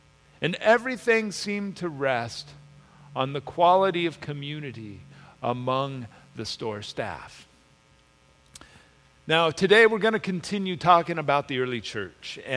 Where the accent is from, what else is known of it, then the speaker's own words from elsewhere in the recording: United States; I am American through and through and I like my stuff.